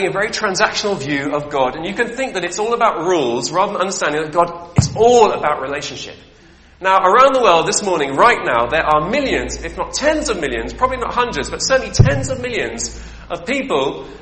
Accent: United Kingdom; And I'm speaking as a Brit. Most of us in this room are Brits, aren't we?

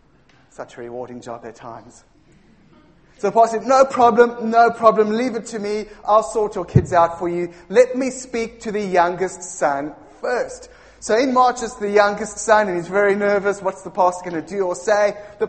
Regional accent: Cape Town, Western Cape, South Africa; moved away as an adult; now in Cuffley, United Kingdom; I'm originally from Cape Town, moved here quite some time ago, too long, I don't care to think how long, and pastored Cuffley. Pastored many years in Cape Town, South Africa, where I grew up and was born

